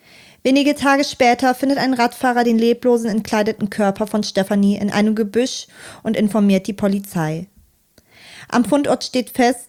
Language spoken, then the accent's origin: German; Aachen, North Rhine-Westphalia, Germany; heute habe ich auf Wunsch vieler ZuhörerInnen etwas aus meiner Heimat Aachen mitgebracht.